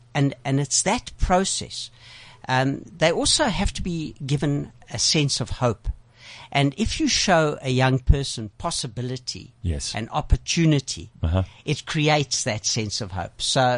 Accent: Klerksdorp, North West, South Africa; So I come from Klagsdorp.

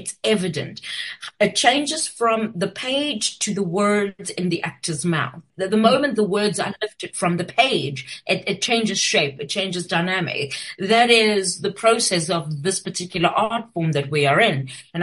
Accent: South Africa; I'm South African. My country needed me, and I needed to come home and write the stories that needed writing.

